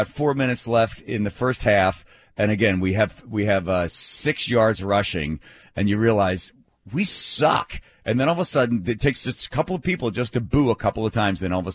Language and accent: English; Philadelphia, Pennsylvania, United States; So I grew up in Philadelphia, and I know how fans boo.